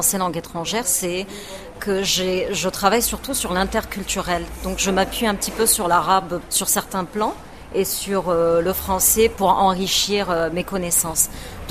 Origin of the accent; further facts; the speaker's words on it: Côte d’Ivoire; also born or lived in Lebanon; Moi, je suis née au Liban pendant l'invasion israélienne. Donc en 1978, bien sûr, on est reparti en Afrique et voilà, j'ai vécu mon enfance en Côte d'Ivoire.